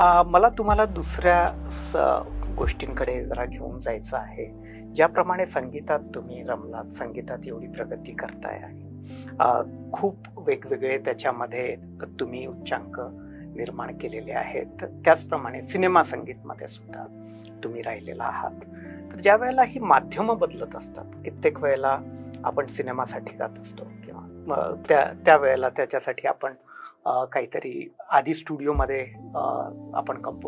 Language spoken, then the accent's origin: Marathi; Hingoli, Maharashtra, India; तर मी तिथनं येतो, माझं लहानपण आणि कॉलेजपर्यंतचं शिक्षण वगैरे तिथेच झालं. आणि त्यावेळेला उर्दूचा पगडा जरा जास्त होता, कारण निजामाचं राज्य होतं ते.